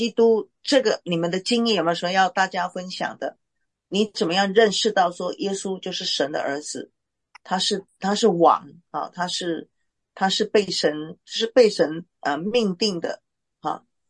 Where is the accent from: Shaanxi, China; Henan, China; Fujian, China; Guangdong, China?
Fujian, China; Xiamen; 厦门就是我的家乡啊。